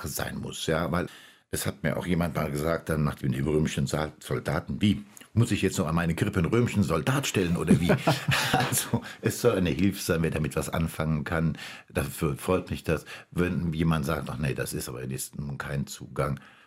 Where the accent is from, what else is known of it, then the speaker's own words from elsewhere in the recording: Ransbach-Baumbach, Rhineland-Palatinate, Germany; Und dann geht es in meinen Heimatort, Ransbach-Baumbach